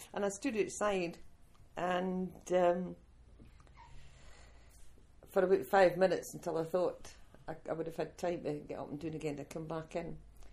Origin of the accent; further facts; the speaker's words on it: Dundee, Scotland, United Kingdom; accent: Dundonian; first language Dundonian; I grew up with Dundonian as my first language. That's I had to learn English as a second lead.